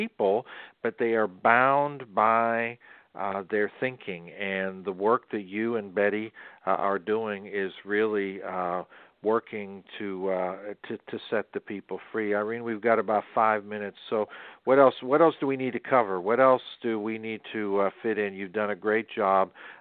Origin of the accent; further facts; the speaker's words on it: Kenya; You know, we're African, we're Kenyan, we're poor, we're village people.